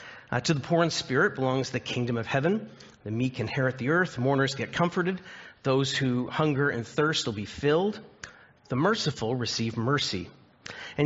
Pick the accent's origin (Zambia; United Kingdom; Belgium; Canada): Canada; Scarborough, Ontario; I'm from Scarborough, so this is Toronto and Ottawa.